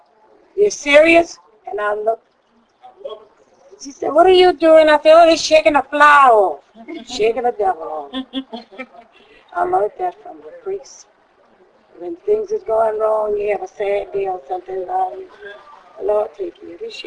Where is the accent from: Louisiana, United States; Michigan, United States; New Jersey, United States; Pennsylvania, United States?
Louisiana, United States; New Orleans; born there; I lived there about 4 years, then I came back. I was born here in New Orleans.